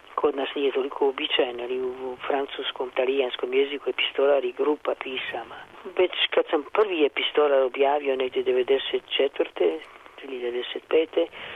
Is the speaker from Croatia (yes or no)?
no; Mostar, Federation of Bosnia and Herzegovina, Bosnia & Herzegovina; born there; u Mostaru, mom rodnom gradu